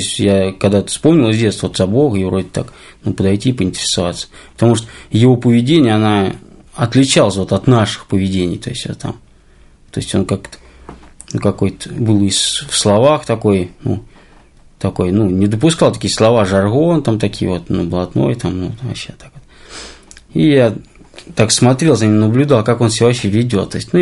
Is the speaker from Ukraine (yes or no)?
no; Ryazan Oblast, Russia; also born or lived in Moscow; мне 34 года. Родился в Москве. самом маленьком возрасте меня увезли в город Рязань, там в поселок один, называется Спожок. Там я вот рос.